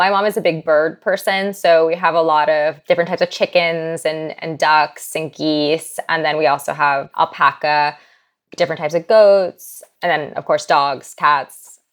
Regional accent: Manhattan, New York, United States; I was born and raised in Manhattan, which is not known for animals or the environment. You know, it's very much a hard city.

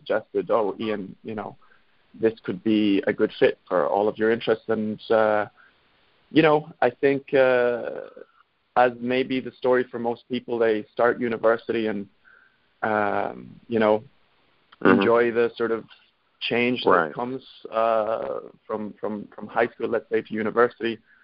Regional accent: Ireland; I'm from Ireland, so I grew up in Ireland, and I studied architecture in Ireland.

